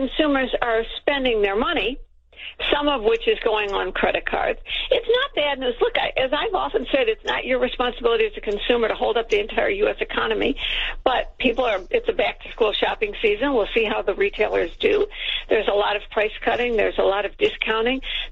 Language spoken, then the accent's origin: English; United States; But, you know, as an American, how can you look at our political choices